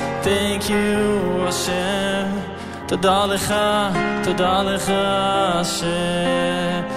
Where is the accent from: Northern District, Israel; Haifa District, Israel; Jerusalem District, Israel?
Jerusalem District, Israel; Beit Shemesh